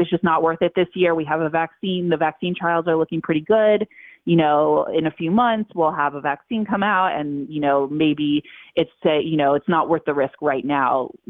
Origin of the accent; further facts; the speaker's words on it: Florida, United States; now in Pennsylvania, United States; it's hard in Pennsylvania. I'm from Florida originally.